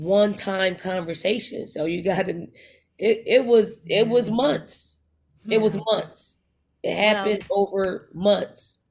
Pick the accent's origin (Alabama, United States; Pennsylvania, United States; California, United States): Pennsylvania, United States; Philadelphia; I'm from North Philly. Like, that's my foundation. I grew up in a household, being the youngest of five.